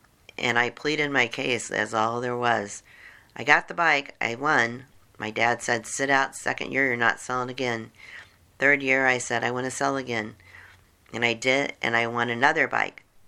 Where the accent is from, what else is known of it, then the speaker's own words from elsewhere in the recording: Independence, Missouri, United States; I was born at St. Joseph Hospital in Kansas City, Missouri, on Prospect and Linwood. I grew up in Independence, just like Harry Truman